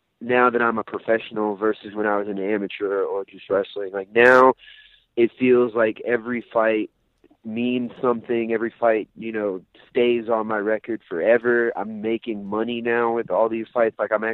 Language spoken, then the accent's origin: English; Arkansas, United States; It's funny you bring that up because I'm actually from Arkansas. I started my fighting career in Arkansas.